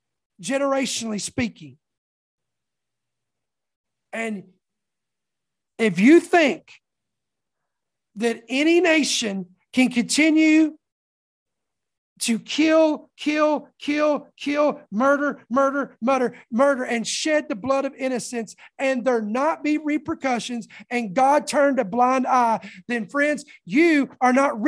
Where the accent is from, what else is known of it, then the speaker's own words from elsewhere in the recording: United States; I'm speaking to Americans today because I'm American.